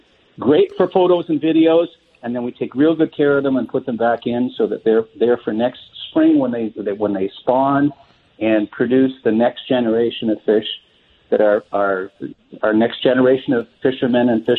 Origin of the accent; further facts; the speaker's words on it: Ottawa, Ontario, Canada; I'm from the Ottawa area.